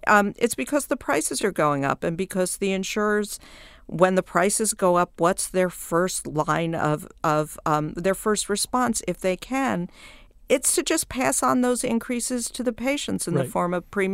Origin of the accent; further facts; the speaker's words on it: New York, United States; I am from New York, where there are three or four really great hospital systems.